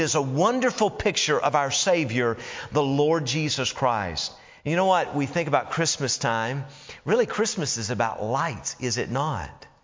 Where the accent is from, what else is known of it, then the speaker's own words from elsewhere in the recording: Tennessee, United States; I grew up in Tennessee, and we would find streams in the mountains